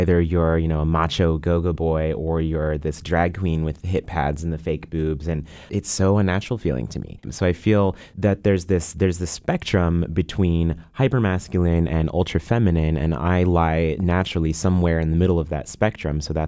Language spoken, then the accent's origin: English; Juneau, Alaska, United States; One really great thing about growing up in Juneau is it's a small Alaskan town